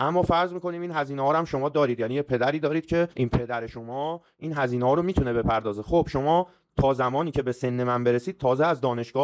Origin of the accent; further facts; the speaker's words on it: Tehran, Tehran Province, Iran; در چه خانواده‌ای به دنیا اومدم، بچه جنوب شهر تهران بودم و وضع مالی خوبی نداشتیم،